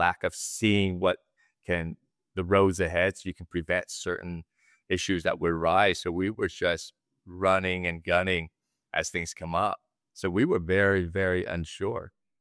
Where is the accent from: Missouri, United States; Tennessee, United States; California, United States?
California, United States; Sunnyvale; You know, I grew up in Sunnyvale, Silicon Valley.